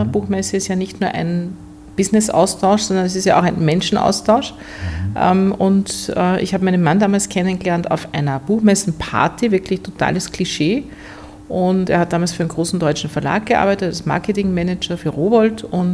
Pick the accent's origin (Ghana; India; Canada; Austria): Austria; Upper Austria; also born or lived in Munich; Vater war Ingenieur und der hatte einen Job in München und deswegen bin ich dort mehr oder weniger zufällig zur Welt gekommen. Als ich 2,5 war, sind wir wieder zurück nach Oberösterreich. Ja, ich bin Österreicher, habe auch keine Erinnerungen an München.